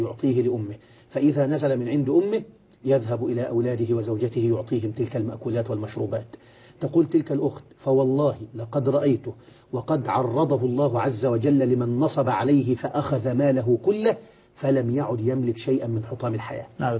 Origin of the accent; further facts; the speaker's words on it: Egypt; أنت سمعت المثل ده عندنا في مصر كده